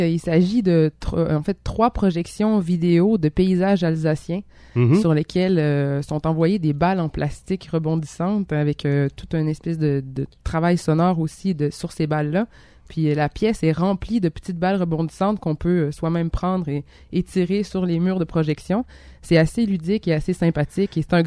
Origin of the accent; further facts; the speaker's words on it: Quebec City, Quebec, Canada; born there; Oui, je suis née à Québec et j'ai terminé un doctorat en histoire de l'art à l'Université de Montréal au mois d'octobre. Depuis, je suis revenue à Québec